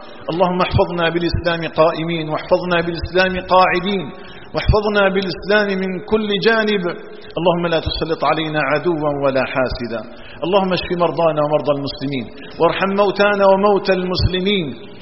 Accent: Algeria; اللهم اجعل بلادنا الجزائر آمنة مطمئنة

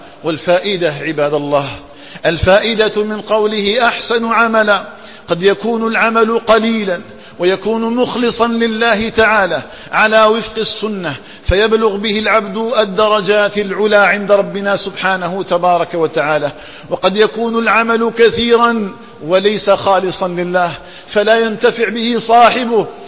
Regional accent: Algeria; اللهم اجعل بلدنا الجزائر آمنا مطمئنا

